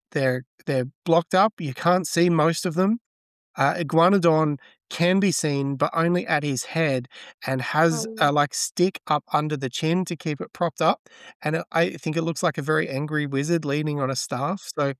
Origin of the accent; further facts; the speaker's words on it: Australia; Now, being an Australian, you look at this place in England